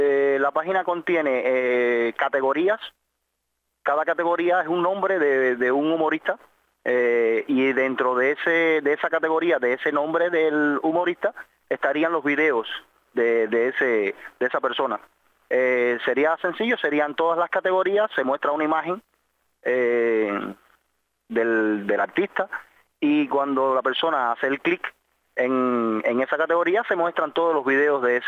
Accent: Cienfuegos, Cuba; moved away as an adult; also born or lived in Qatar / Jordan; now in Egypt; yo soy cubano, ya lo sabes, ya nací en Cienfuegos, allá en Cuba, y desde niño estudié en la escuela de arte, hasta que me gradué. Es decir, soy artista, soy músico, y salí de Cuba como músico con un contrato de trabajo para Qatar.

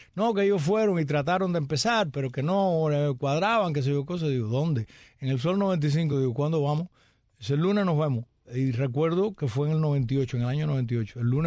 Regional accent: Cuba; ¿Tú sabes cómo somos los cubanos, Diego?

